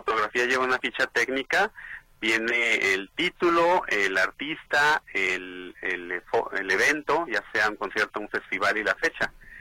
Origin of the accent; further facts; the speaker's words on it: San Juan de los Lagos, Jalisco, Mexico; also born or lived in Mexico City / León; now in Guadalajara, Mexico; soy de varias partes, porque nací en Ciudad de México, crecí en San Juan de los Lagos, estudié en León, y sí, ahorita ya podría decirse que soy tapatío, porque ya llevo aquí en Guadalajara desde el 2011.